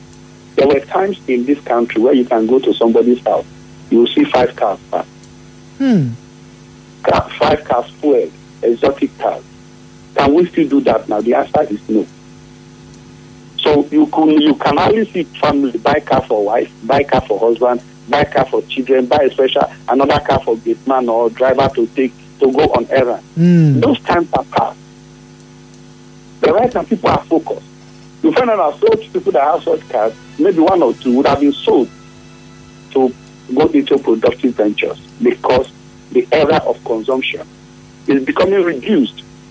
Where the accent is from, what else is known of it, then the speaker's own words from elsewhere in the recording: Nigeria; because one thing that we Nigerians, I am a Nigerian just as you are, there's one mistake we make only